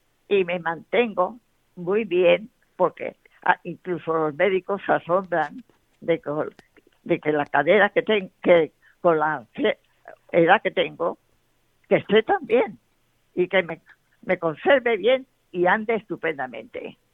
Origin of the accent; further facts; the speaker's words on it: Melilla, Spain; mi padre era de Córdoba, mi madre de Málaga, mis abuelos sevillanos. Yo soy de Melilla. Soy africana.